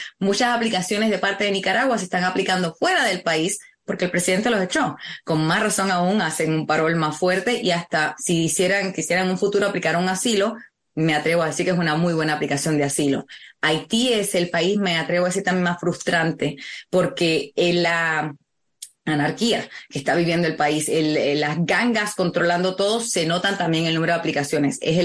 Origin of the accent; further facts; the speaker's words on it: Puerto Rico; also born or lived in Venezuela; con mucho orgullo soy puertorriqueña, pero mi mamá es maracucha, de la hermosa ciudad de Cabimas, así que yo crecí pasando mi tiempo 50-50 entre Puerto Rico y Venezuela. Viví en Venezuela desde el 98 hasta el 2001